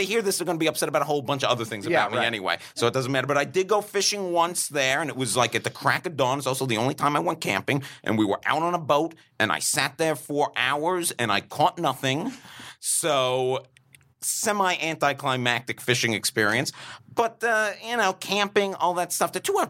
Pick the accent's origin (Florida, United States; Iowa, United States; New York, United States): New York, United States; Long Island; I'm from Long Island.